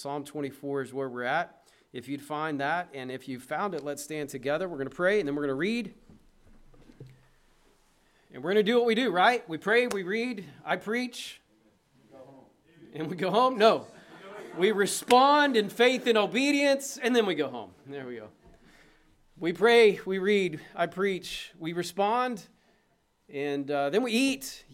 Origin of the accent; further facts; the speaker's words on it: Vian, Oklahoma, United States; I grew up in Landmark Missionary Baptist Church in Vian, Oklahoma